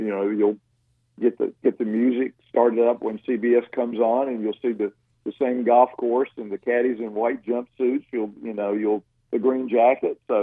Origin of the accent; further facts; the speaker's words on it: Durham, North Carolina, United States; It's sort of like where I grew up in Durham, Walltown.